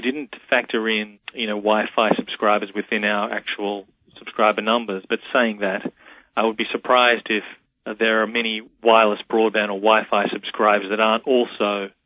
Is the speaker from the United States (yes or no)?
no; Australia; now in Paris, France; I'm an Australian working for a New York company living in Paris.